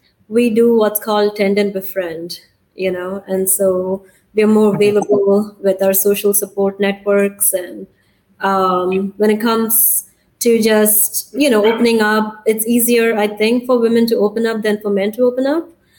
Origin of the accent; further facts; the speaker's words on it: India; I'm Indian. I'm originally from India.